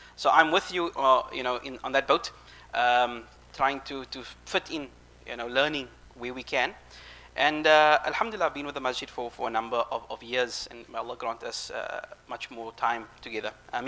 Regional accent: Cape Town, Western Cape, South Africa; I'm from Cape Town.

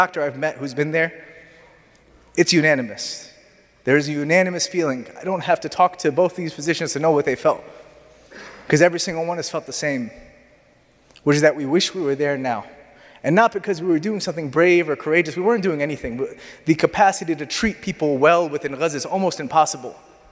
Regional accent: New Jersey, United States; I don't take offense, I'm from Jersey originally.

